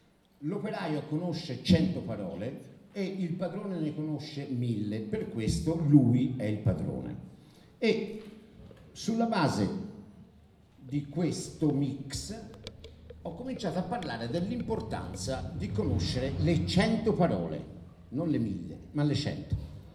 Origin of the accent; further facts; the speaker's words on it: Sesto Fiorentino, Tuscany, Italy; io sono di Sesto Fiorentino